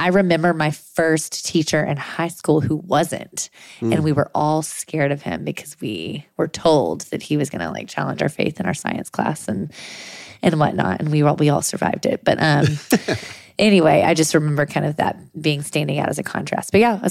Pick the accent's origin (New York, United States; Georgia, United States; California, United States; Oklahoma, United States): Oklahoma, United States; born there; also born or lived in Texas; Did you know I was born in Oklahoma?